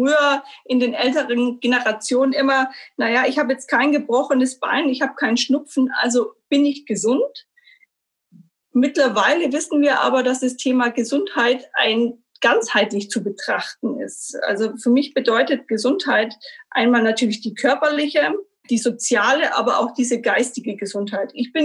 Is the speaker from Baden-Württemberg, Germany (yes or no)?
yes; Stuttgart, Baden-Württemberg, Germany; born there; Ich bin gebürtige Stuttgarterin